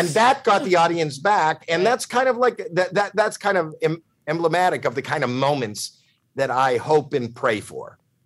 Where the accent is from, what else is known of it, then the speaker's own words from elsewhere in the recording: Toronto, Ontario, Canada; And I'm from Toronto, Canada